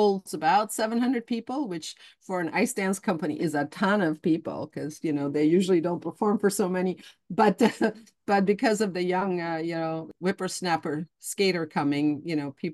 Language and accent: English; Flanders, Belgium; first language Flemish; English is a second language; I was mimicking the words because my native language is Flemish. So I needed to learn English.